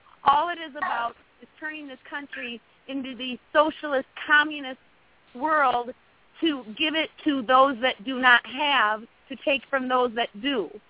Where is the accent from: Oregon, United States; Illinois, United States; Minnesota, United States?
Minnesota, United States; Minneapolis; moved away as an adult; now in North Dakota, United States; I'm actually from Minneapolis, and I don't know if you know that I'm in the oil fields of North Dakota, and I left Minneapolis